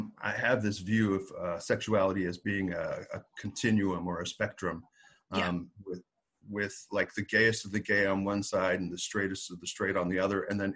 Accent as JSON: {"language": "English", "region": "Montana", "country": "United States", "tie": "born or raised there", "said": "I grew up in Montana in the 60s, 70s, and part of the 80s."}